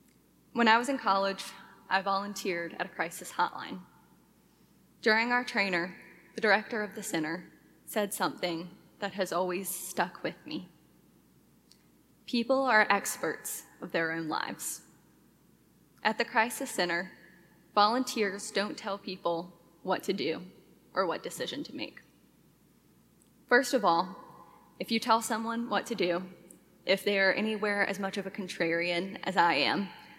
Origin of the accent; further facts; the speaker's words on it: Mobile, Alabama, United States; get out of the literal swamp that my hometown of Mobile, Alabama is in.